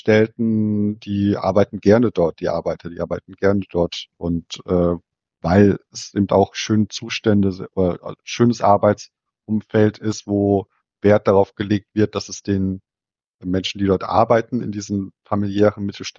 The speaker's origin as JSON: {"language": "German", "town": "Enger", "region": "North Rhine-Westphalia", "country": "Germany", "said": "produziert in Enger, also der Stadt, wo ich herkomme. Also ist anscheinend ein großer Farbenproduzent in der Kleinstadt, wo ich lebe."}